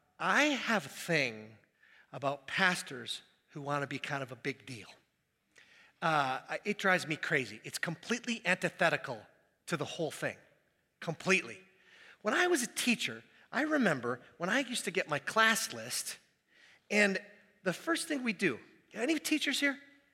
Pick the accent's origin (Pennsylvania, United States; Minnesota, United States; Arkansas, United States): Minnesota, United States; Minneapolis; Where are you from? Minneapolis.